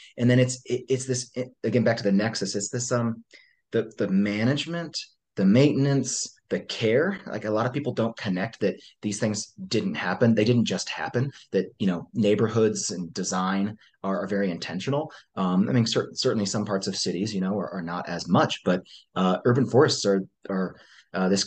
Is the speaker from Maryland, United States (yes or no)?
yes; Maryland, United States; now in Denver, United States; I'm based in the Denver, Colorado area. I grew up in Maryland, which is just outside of Washington, D.C., so the east coast of the U.S.